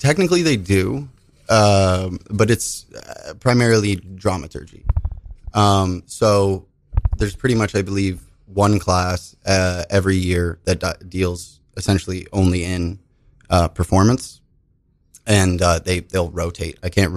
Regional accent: Toronto, Ontario, Canada; born there; I was born in Toronto, Canada.

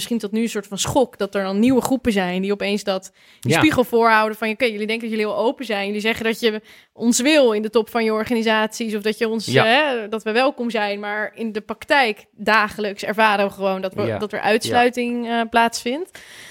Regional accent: Netherlands; Ik denk wel dat wij sowieso als Nederlanders een heel raar zelfbeeld hebben.

